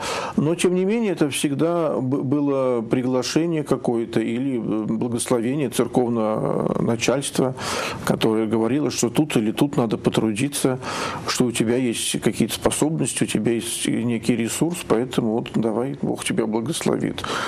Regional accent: Oryol, Oryol Oblast, Russia; born there; Родился в Орле, действительно, в замечательном русском городе

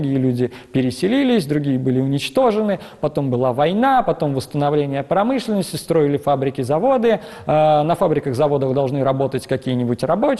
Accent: Staritsa, Tver Oblast, Russia; Я действительно родился в Старице

